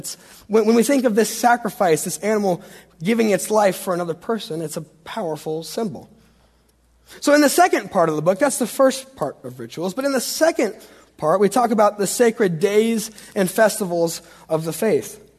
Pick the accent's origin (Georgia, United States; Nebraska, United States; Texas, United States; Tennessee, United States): Tennessee, United States; Knoxville; But I'm a Tennessee fan. I grew up in Knoxville. My room was painted orange, which I'm convinced it decreased the property value of our house, I think.